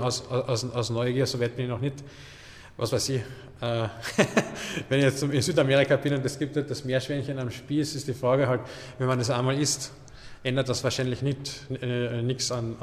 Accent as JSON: {"language": "German", "region": "Carinthia", "country": "Austria", "said": "Und als Kärntner hat man sowieso heute auch noch relativ schwer."}